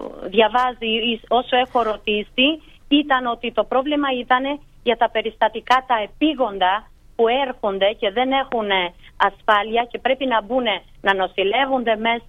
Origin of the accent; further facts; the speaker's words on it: Albania; Greek is a second language; οι περισσότεροι είναι ασθενή από την Αλβανία, από την πατρίδα μου, από εκεί που έχω μεσολαβήσει και στη γλώσσα μου.